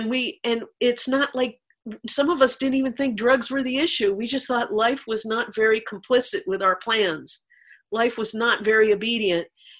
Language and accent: English; Santa Cruz, California, United States; I live in the mountains, and I got clean in North Hollywood